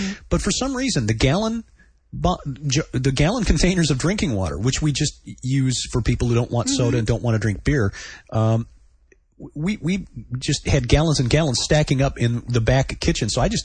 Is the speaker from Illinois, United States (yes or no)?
yes; Chicago, Illinois, United States; Well, you know, growing up in Chicago, you learn a few things.